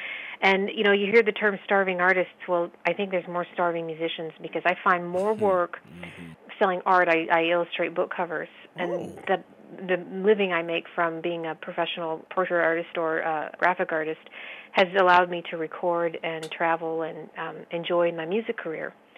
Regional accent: Erie, Pennsylvania, United States; also born or lived in Buffalo; I also stop in my hometown, which is on I-90, Erie, Pennsylvania. Mm-hmm. I grew up in the Erie, Buffalo area

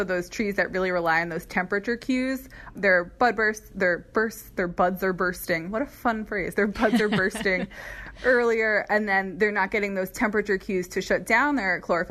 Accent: New England, United States; now in Virginia, United States; Well, I selfishly knew I was moving to Virginia, and I'm from New England, and I wanted a reason to go back to Maine in the fall.

